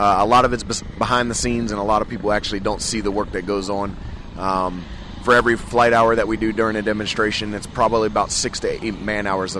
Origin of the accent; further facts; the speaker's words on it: Laurel, Maryland, United States; Growing up in Laurel, obviously this is a rich area for air shows.